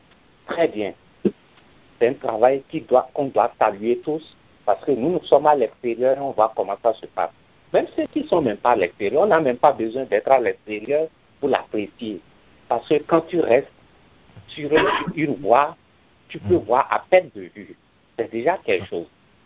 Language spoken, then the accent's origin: French; Cotonou, Littoral, Benin; nous sommes nés au Bénin. On est presque nés, disons, à l'orée des indépendances, si je pourrais le dire. Et on a grandi à Cotonou, on a grandi jusqu'à ce que nous soyons ici dans ce pays.